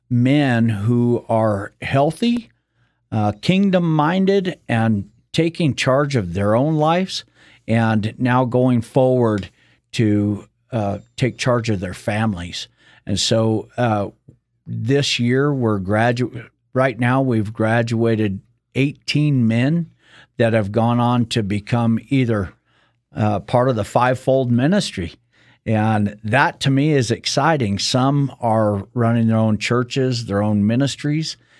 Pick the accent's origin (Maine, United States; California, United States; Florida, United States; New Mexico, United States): New Mexico, United States; Albuquerque; I'm from Albuquerque